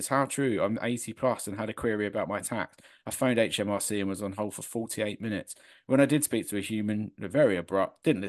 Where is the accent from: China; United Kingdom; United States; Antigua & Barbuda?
United Kingdom; You know, we're British, we're used to queuing, and we'll do it within reason